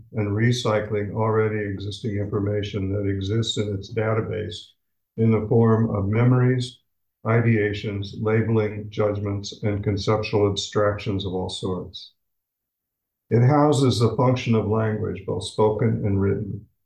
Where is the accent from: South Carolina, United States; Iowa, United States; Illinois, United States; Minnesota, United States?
Illinois, United States; I've been here for a month, I'm here from Illinois, and my theme has been intimate.